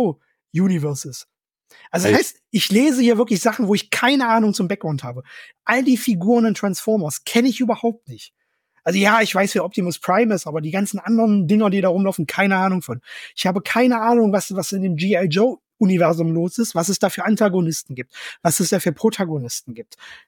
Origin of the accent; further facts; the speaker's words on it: East Germany, Germany; den ich wahnsinnig schwer auszusprechen vermag als Ostdeutscher.